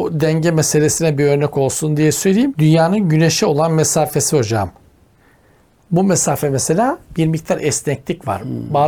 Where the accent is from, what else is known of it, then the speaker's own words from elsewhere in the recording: Trabzon, Turkey; Allah'a şükür Trabzonluyum da.